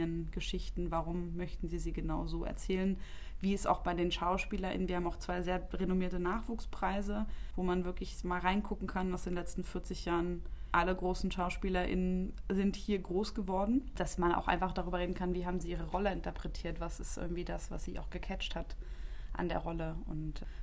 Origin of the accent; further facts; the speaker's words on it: Berlin, Germany; born there; moved away as an adult; now in Saarbrücken, Germany; Also ich bin tatsächlich auch keine Saarländerin. Ich bin extra für den Job aus Berlin hergezogen. Ich bin gebürtige Berlinerin.